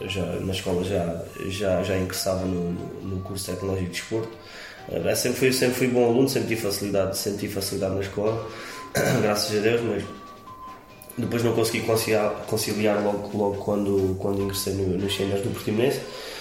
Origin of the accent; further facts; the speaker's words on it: Messines, Faro, Portugal; Depois pedi ao meu tio para ingressar no clube da minha terra